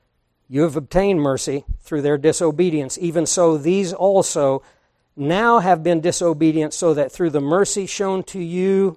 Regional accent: Scotland, United Kingdom; Well, I'm a Scottish Christian.

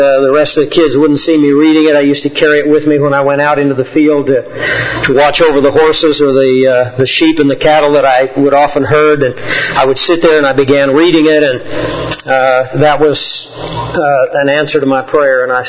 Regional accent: Kansas, United States; I slept out under the stars every night when I was growing up in Kansas.

